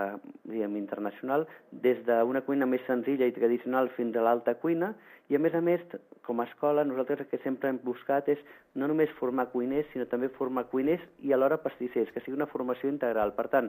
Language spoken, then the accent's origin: Catalan; Barcelona, Catalonia, Spain; som cuiners que venim de Barcelona o venim de Catalunya